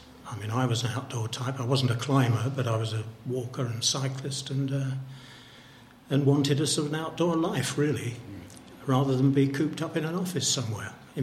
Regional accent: Dartford, South East England, United Kingdom; born there; I was born in Dartford in Kent in July 1930.

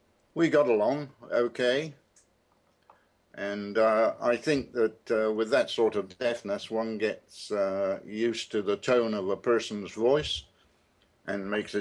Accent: Berkeley, South West England, United Kingdom; born there; birth 16th of October 1935, and I was born in Barclay in Gloucestershire.

